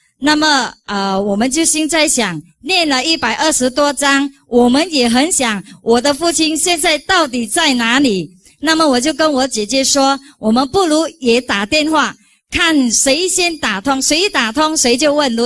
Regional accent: Muar, Johor, Malaysia; 我是来自柔佛州麻坡的

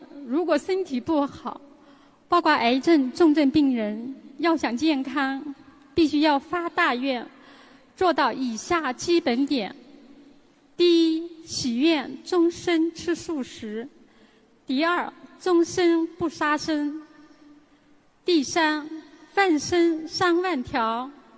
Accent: Jiangsu, China; 各位师兄大家好，我来自江苏，今年56岁。

